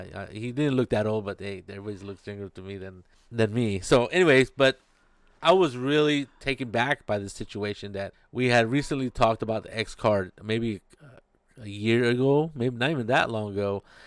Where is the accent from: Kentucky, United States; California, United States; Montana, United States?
California, United States; Well, it's my hometown. Well, my home area. I grew up in Monterey County, and so that's where I set the loop.